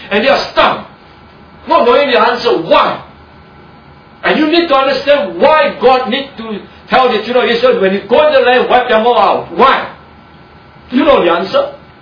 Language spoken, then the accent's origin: English; Singapore; Now, all of us Singaporean